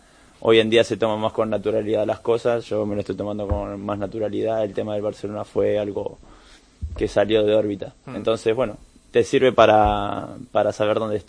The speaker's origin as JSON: {"language": "Spanish", "country": "Argentina", "said": "Soy argentino y tengo doble ciudadanía."}